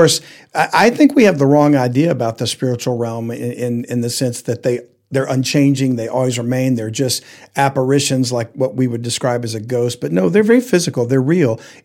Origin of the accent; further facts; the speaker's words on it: the South, United States; I'm from the South, right? So we say, you know, that old guy over there.